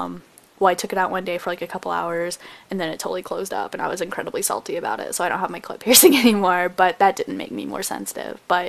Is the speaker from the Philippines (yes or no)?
yes; Philippines; Like I said, I am Filipina. I don't speak Tagalog or anything fluently